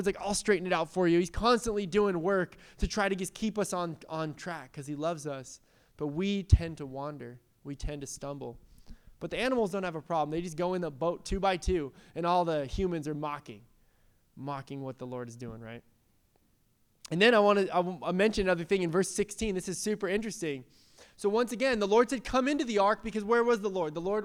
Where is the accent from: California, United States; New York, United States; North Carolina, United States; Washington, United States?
California, United States; San Diego; Like, I'm from San Diego. I love the water.